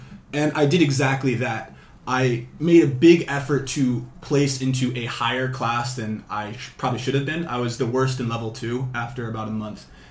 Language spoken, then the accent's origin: English; California, United States; So I spent a month in Berkeley where I'm from the Bay Area.